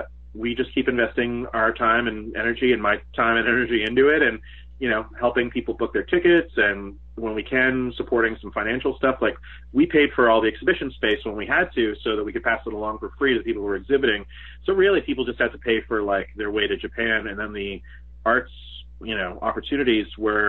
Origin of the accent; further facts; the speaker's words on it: Canada; being Canadian, just half of the time reminding people that Canadians exist and create art is, like, half the battle, man.